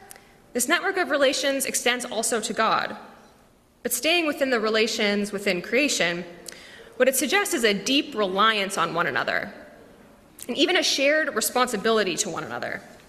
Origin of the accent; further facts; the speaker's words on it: Manitoba, Canada; now in Winnipeg, Canada; I'm from Manitoba, and I grew up on a farm about an hour south of Winnipeg.